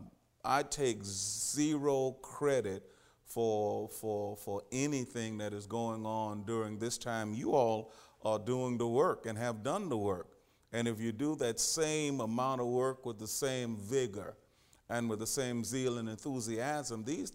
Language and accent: English; Louisiana, United States; simply because you all know I'm from Louisiana, and it looked like you fixed all of my Louisiana favorites.